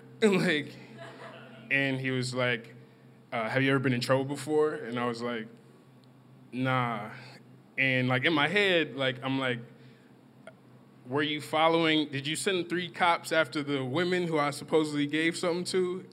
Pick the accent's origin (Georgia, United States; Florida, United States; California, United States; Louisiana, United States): Louisiana, United States; New Orleans; moved away; New Orleans is very different because I'm from New Orleans. I had to move because of Hurricane Katrina.